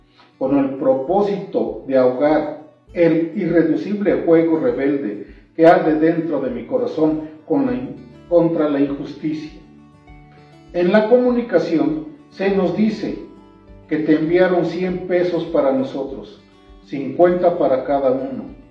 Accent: Melchor Ocampo, State of Mexico, Mexico; Soy originario de Melchor Ocampo, Estado de México.

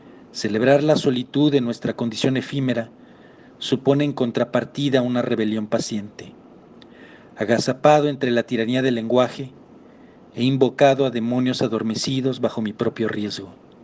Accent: Guadalajara, Jalisco, Mexico; Soy de Guadalajara, Jalisco.

